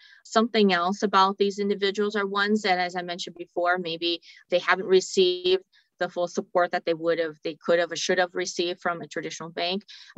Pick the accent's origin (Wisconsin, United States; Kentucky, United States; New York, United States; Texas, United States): Wisconsin, United States; You know, I'm a daughter of an entrepreneur. I'm Hmong American, grew up in central Wisconsin.